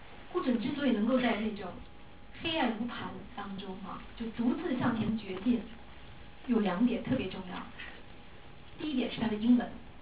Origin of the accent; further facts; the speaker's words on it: China; 我才开始为我是一个中国人感到骄傲。